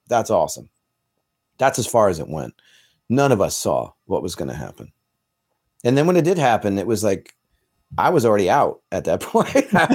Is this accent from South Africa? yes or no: no; United States; oh yeah, I'm from the States. Like I'm here and I have a day off with my band.